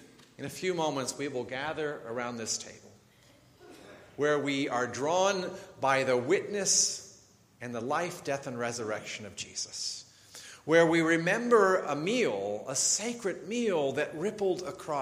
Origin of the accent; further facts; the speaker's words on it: Pennsylvania, United States; We grew up outside of the Philadelphia area together